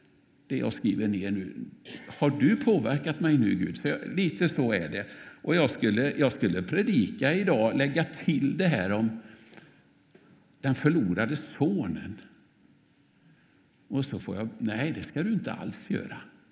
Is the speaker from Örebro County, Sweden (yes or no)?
no; Vårgårda, Västra Götaland County, Sweden; min barndom i Vårgårda var otroligt bra på så många sätt.